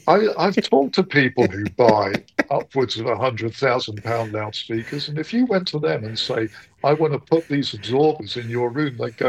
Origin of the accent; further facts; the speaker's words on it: Plymouth, South West England, United Kingdom; back down in my hometown in the UK, Plymouth, where I was managing a shop.